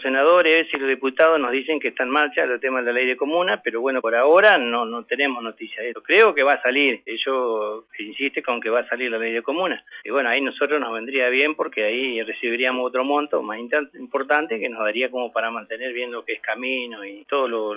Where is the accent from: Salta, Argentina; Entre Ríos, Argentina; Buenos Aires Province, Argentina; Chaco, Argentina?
Entre Ríos, Argentina; Concepción del Uruguay; moved away as an adult; also born or lived in Villa Elisa; now in San Cipriano, Argentina; yo soy nacido en Villa Elisa, criado en Concepción del Uruguay y luego en el año 80 me vine acá a San Cipriano, me casé acá y tengo mi familia acá